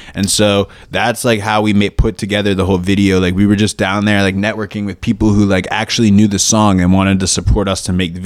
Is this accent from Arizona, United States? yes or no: no; Philadelphia, Pennsylvania, United States; I'm being from Philly, you know, I got really into … that kind of just led me into hip hop big time.